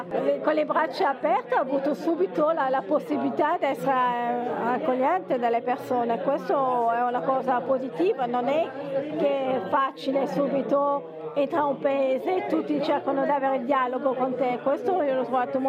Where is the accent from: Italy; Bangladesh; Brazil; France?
France; Strasbourg, Grand Est; Italian is a second language; now in Ticino, Switzerland; vengo di Strasburgo, fa 17 anni fa, sono arrivato qua in Ticino.